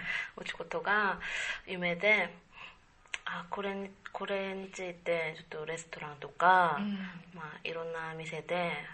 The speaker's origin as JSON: {"language": "Japanese", "region": "Seoul", "country": "South Korea", "second_language": "Japanese", "moved": "as an adult", "lives_now": "Japan", "said": "韓国から来たんですけど、25歳のと申します。"}